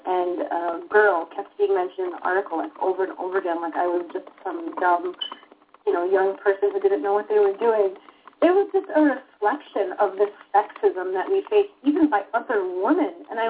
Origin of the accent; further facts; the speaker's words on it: Minneapolis, Minnesota, United States; And, you know, I don't have an accent or anything like that. So I'm just from Minneapolis, Minnesota.